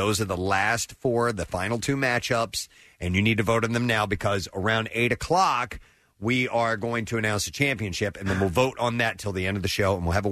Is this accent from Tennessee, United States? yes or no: yes; Tennessee, United States; born there; I was born in Tennessee, you know.